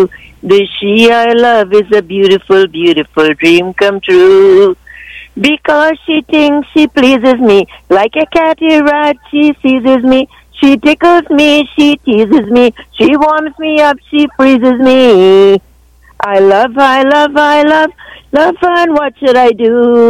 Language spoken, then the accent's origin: English; Penal, Penal–Debe, Trinidad & Tobago; I'm from Pinal